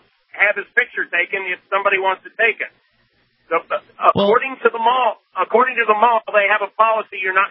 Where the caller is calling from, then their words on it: Charleston, West Virginia, United States; I'm calling from Charleston, West Virginia.